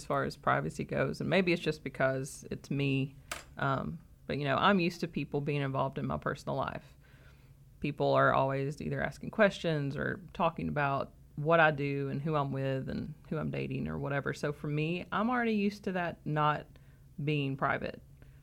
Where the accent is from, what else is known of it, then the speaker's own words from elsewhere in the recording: Kentucky, United States; we grew up in Eastern Kentucky. We were, well, according to our internet provider, we were the first house in 2 counties to have the internet. So for me, being … growing up on Big Andy Ridge